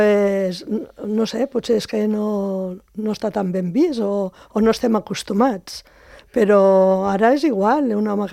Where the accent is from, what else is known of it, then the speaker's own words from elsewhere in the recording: Barcelona, Catalonia, Spain; jo sóc de Barcelona i sembla una tonteria, però no ho és. O sigui, al ser una ciutat gran, aquestes coses no, jo no les he viscudes.